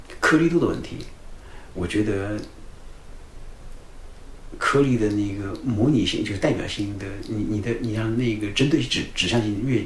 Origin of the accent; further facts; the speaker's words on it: Xinjiang, China; also born or lived in Hunan; 我不会说任何一种方言。那你我小时候在新疆，后来回湖南，他讲到我湖南话我听不懂，他们说我是北方垮子，我真把自己定为这个北方人